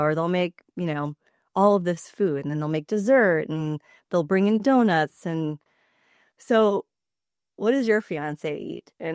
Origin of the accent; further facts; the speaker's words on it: New York City, New York, United States; I grew up in New York City, so if I'm saying this, then it's got to be true for everybody else